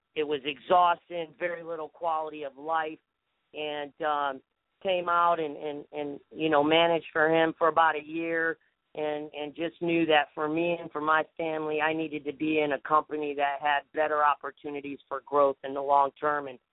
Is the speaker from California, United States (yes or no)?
no; New York, United States; Man, I grew up in New York, okay? Man, the restaurant business was in my blood going back